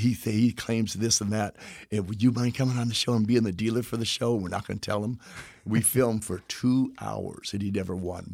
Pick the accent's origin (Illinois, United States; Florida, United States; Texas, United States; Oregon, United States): Texas, United States; And depending on where you're from, like where I'm from Texas, you know, they pull out guns and they can hurt you.